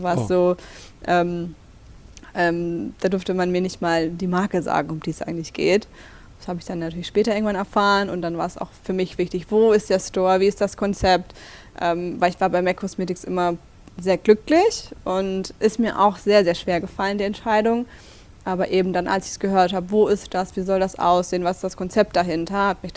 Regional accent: Baden-Württemberg, Germany; also born or lived in Stuttgart; now in Berlin, Germany; Ja, ich komme aus Baden-Württemberg.

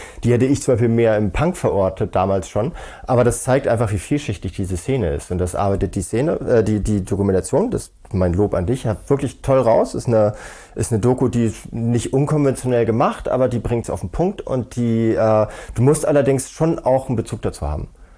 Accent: Hamburg, Germany; born there; ich bin gebürtiger Hamburger.

